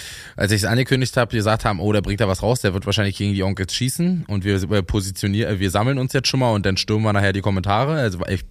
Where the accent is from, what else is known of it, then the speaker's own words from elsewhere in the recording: Brandenburg, Germany; Ich bin in Brandenburg aufgewachsen